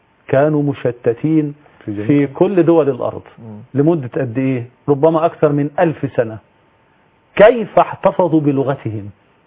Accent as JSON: {"language": "Arabic", "country": "Egypt"}